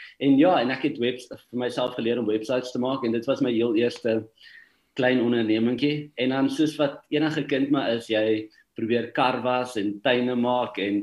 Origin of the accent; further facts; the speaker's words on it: Harrismith, Free State, South Africa; Ja, so ek het groot geword op Harry Smith in die Vrystaat.